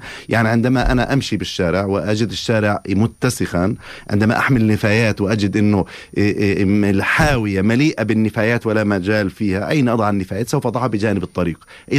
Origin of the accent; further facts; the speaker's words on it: Palestine; لتكون بلادنا فلسطين بكراها بمدنها بمخيماتها مثالا للنظافة كما كانت سابقا